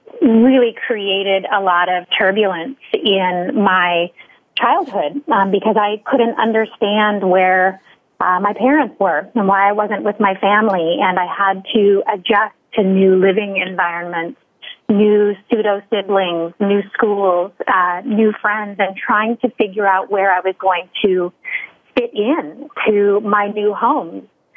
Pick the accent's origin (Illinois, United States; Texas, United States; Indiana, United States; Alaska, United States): Alaska, United States; I grew up in Southeast Alaska, and my parents were divorced before I was 2 years old.